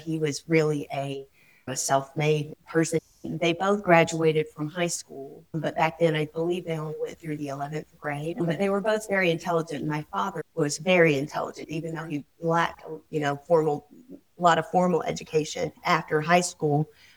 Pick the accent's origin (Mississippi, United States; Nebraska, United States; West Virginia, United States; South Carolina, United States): South Carolina, United States; Aiken; born there; I was born in Aiken, South Carolina. My birthday is December the 20th, 1950.